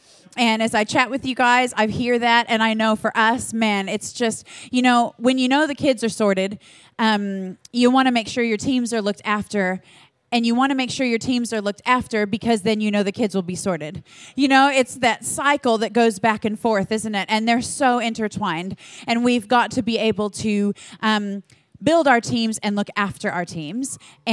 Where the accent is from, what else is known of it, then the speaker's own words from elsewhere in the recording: United States; You know, I'm American. I'm sure you've noticed. I don't know if you've heard it. Can you hear it? Can you hear the accent? Just a little. But I am Italian American.